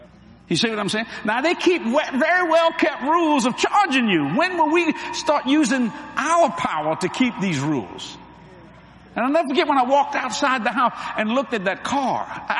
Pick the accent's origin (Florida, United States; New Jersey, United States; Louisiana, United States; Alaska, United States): Louisiana, United States; New Orleans; I was born in Algiers with the Sicilians.